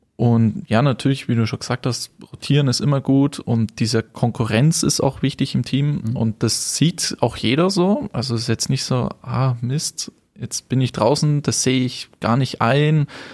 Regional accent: Kaufbeuren, Bavaria, Germany; born there; ich bin in Kaufbeuren geboren, wir sind schon mit meinen Eltern immer in die Berge gegangen

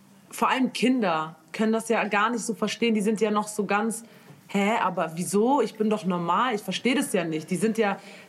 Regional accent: Munich, Bavaria, Germany; ich komme aus München ja, ne? Und bei uns ist wirklich, wir haben einen richtigen Stock im Arsch

